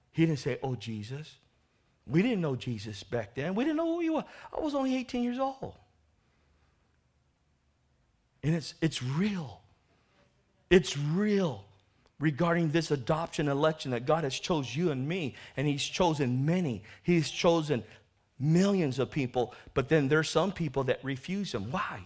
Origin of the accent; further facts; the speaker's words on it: National City, California, United States; Growing up in National City and growing up in the wrong direction, growing up with people that I ran